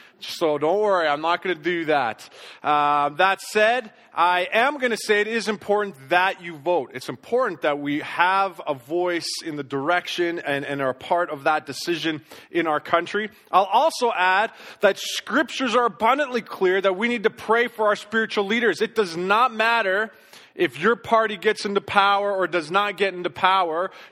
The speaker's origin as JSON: {"language": "English", "country": "Canada", "said": "tomorrow as a Canadian"}